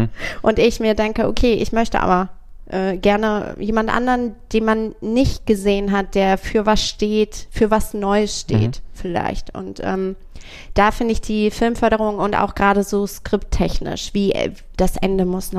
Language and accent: German; Switzerland; also born or lived in Antwerp; now in Hamburg, Germany; Ich denke, erstmal wichtig, ich bin ja Schweizerin.